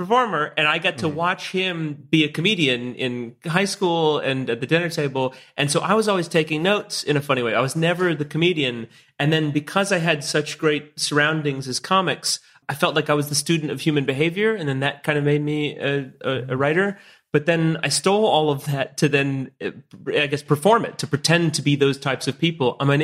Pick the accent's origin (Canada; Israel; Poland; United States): United States; Metairie, Louisiana; I grew up in Metairie, Louisiana, which is like 15 minutes outside of New Orleans.